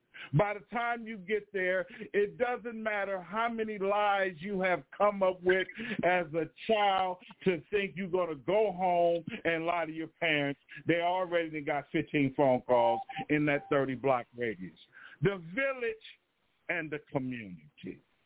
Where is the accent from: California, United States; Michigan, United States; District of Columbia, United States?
California, United States; Oakland; I'm a student of Dr. Huey P. Newton and the Panthers right there in my home city up the freeway in West Oakland, California.